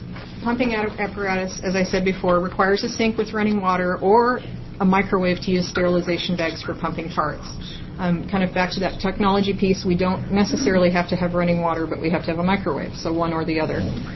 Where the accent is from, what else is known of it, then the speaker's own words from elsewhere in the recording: Mount Angel, Oregon, United States; I'm from Mount Angel.